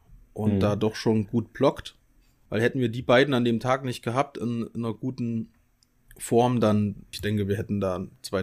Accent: Erfurt, Thuringia, Germany; wir sind ja wirklich lautstark dann letztlich, gell, wir als Erfurter.

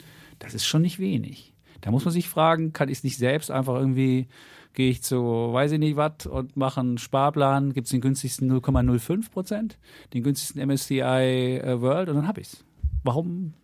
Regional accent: Leipzig, Saxony, Germany; Leipzig ist ja meine Heimatstadt

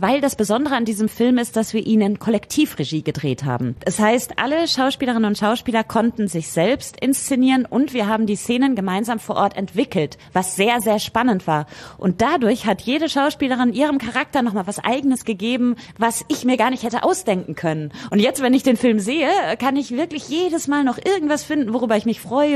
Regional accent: Lüdinghausen, North Rhine-Westphalia, Germany; ich komme aus Lüdinghausen.

